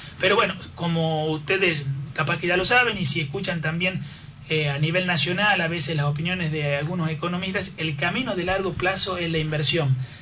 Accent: Tucumán, Argentina; Porque uno como tucumano paga impuestos nacionales e impuestos provinciales

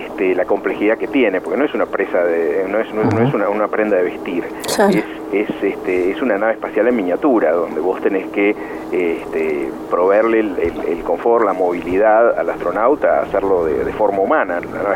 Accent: Cañuelas, Buenos Aires Province, Argentina; now in United States; yo soy de Cañuelas, provincia de Buenos Aires, y bueno, viví los primeros años de mi vida en el campo, en una, digamos, en una chácara que tenía mis abuelos con mis padres

